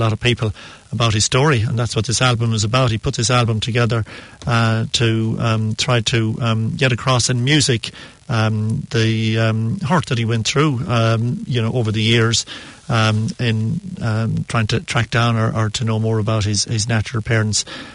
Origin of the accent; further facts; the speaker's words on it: Kilcairn, Connacht, Ireland; Very proud of you, and indeed your brother John, and the glory that you brought to our small little village in northeast Galway over the years.